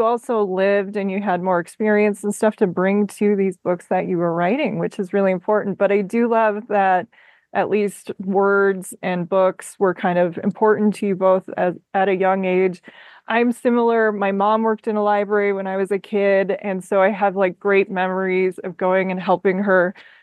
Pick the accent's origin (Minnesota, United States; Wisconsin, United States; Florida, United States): Minnesota, United States; I'm from Minnesota.